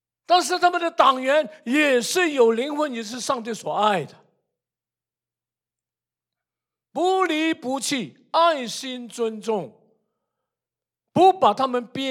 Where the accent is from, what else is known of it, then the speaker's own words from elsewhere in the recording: Canada; 我们加拿大人讲话后面就喜欢一个哎的